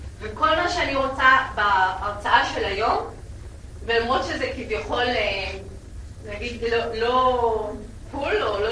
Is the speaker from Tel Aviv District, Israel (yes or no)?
yes; Tel Aviv, Tel Aviv District, Israel; אני באה מעיר תל אביב, 450 אלף בעלי זכות בחירה